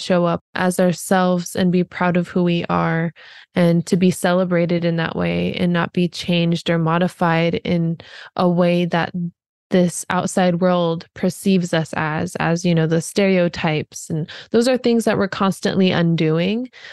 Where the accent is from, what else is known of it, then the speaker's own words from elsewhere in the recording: Alaska, United States; So I come from Alaska, as you just stated, and my people are the Han Gwich'in people.